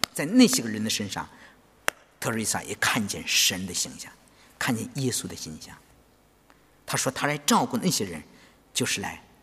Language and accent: Chinese; China; 日本人杀死了我们许多中国人的生命，日本人就是我们的仇敌吗？